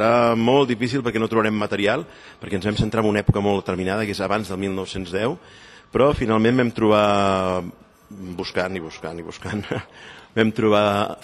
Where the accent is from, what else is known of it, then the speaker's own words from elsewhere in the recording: Catalonia, Spain; com a catalans, com a pallaresos, com a vallfosquins